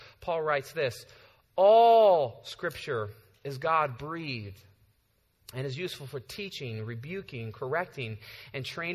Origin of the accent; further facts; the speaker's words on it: California, United States; I grew up in the Bay Area my whole life, never been to Big Sur.